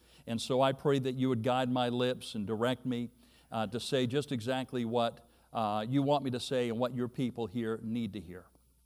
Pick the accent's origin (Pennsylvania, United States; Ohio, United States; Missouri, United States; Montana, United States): Missouri, United States; I'm from Missouri, so amens are allowed.